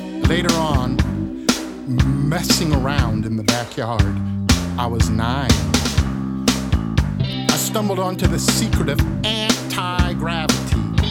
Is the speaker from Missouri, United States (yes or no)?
no; Miami, Florida, United States; born there; I was born in Miami, Florida, 1953.